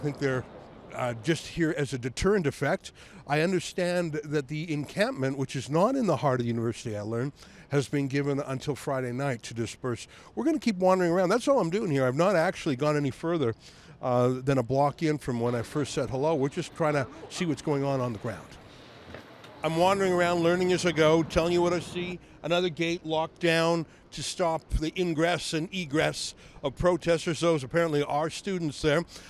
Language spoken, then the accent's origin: English; Canada; I'm from Canada.